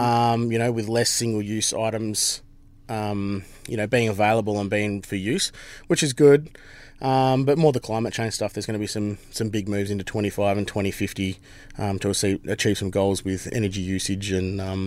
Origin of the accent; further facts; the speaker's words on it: South Australia, Australia; We grew up in South Australia, so that was our form of pocket money right from when we were kids.